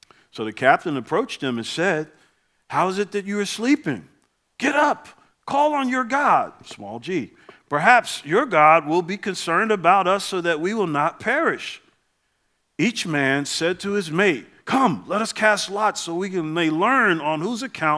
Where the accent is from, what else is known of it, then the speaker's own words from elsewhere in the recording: East Coast, United States; Now, growing up on the East Coast, bear with me, this is a long illustration, but I'm going somewhere with this.